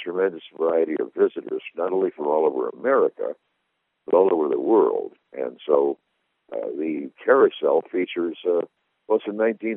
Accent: Story City, Iowa, United States; also born or lived in Des Moines; In my lifetime, growing up in Story City, even though I lived in Des Moines for years, I've never, ever seen that little stream, that creek, dry.

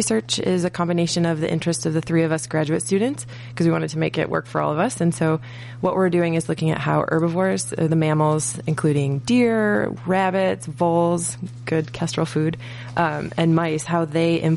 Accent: Michigan, United States; Yeah, I'm from Michigan, and when I was looking for a graduate program, I saw Iowa State.

